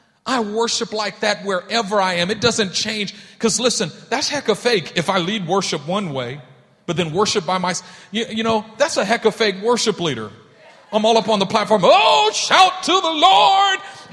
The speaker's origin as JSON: {"language": "English", "town": "Oakland", "region": "California", "country": "United States", "tie": "born or raised there", "said": "he was leading worship at an event in my hometown in Oakland, California."}